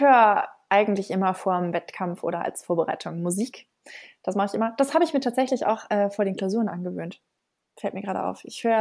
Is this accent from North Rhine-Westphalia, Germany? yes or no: no; Nuremberg, Bavaria, Germany; Also ich bin in Nürnberg groß geworden. Ich komme ursprünglich aus Nürnberg.